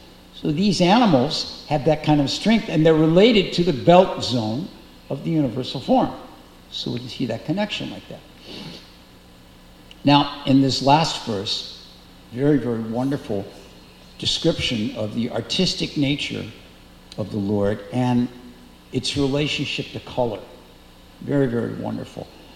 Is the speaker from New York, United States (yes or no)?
no; St. Louis, Missouri, United States; Many of you know I come from St. Louis, and St. Louis has a particular industry there